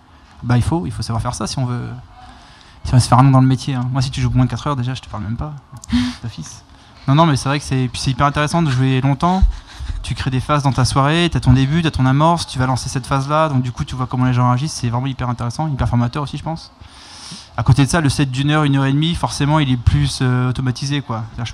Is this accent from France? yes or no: yes; Brittany, France; parce que je suis breton